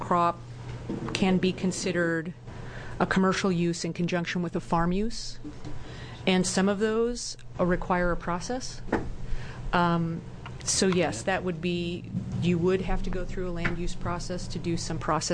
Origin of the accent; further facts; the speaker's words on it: Oregon, United States; I'm from Jackson County where we have the GMO ordinance.